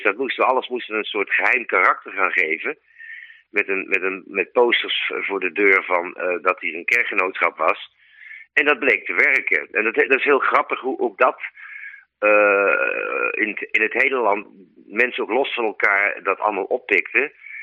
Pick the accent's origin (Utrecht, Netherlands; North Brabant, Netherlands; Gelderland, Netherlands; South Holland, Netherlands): Utrecht, Netherlands; Ik kom dan zelf uit Utrecht.